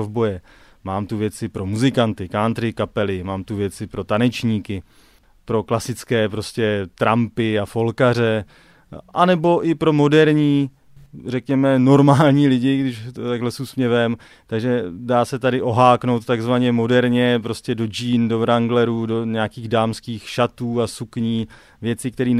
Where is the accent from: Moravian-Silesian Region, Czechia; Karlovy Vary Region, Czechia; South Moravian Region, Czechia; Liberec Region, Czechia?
South Moravian Region, Czechia; Bystrc; dodnes asi v Bystrci, odkud pocházím